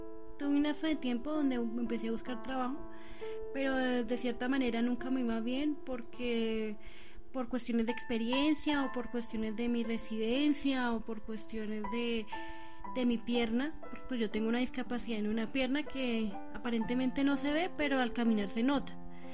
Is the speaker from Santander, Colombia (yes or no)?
yes; Puente Nacional, Santander, Colombia; soy tecnóloga de gestión del talento humano por profesión. Soy del municipio de Puente Nacional Santander, Colombia.